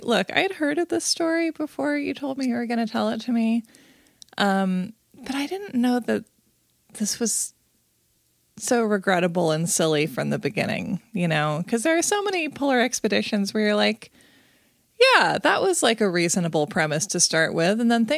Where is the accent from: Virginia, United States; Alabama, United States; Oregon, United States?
Oregon, United States; I'm over 6 feet tall and I'm from Oregon.